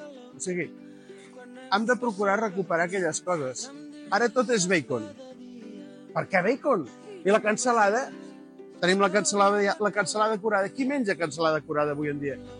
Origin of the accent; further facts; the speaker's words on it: Reus, Catalonia, Spain; I fot-li que som de Reus.